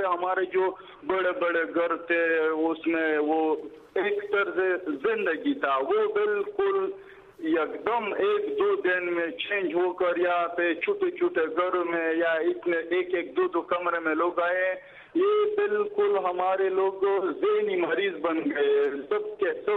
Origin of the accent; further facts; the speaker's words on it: Khyber Pakhtunkhwa, Pakistan; پھر بھی اپنے علاقے میں جانا چاہیں گے، لیکن ہم حکومت پر یہ زور ڈالیں گے اور کہ ہمیں کلیئر اور پرامن وزیرستان میں بھیجا جائے۔